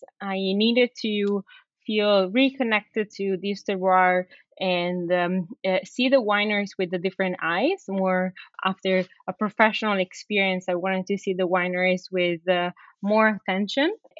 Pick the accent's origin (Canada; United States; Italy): Italy; Tuscany; I grew up in Chianti Classico.